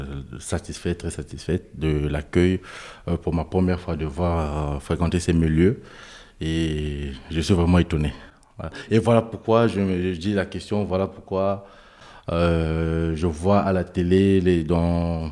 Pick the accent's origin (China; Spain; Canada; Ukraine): Ukraine; now in France; Je reviens de l'Ukraine. J'ai fui la guerre, je suis en France depuis le 2 mars.